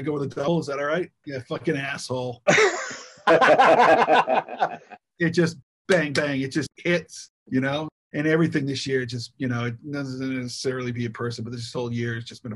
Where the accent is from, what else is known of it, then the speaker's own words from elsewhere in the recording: Massachusetts, United States; I grew up on Brigham's, you know, because I'm kind of a Massachusetts kid, sort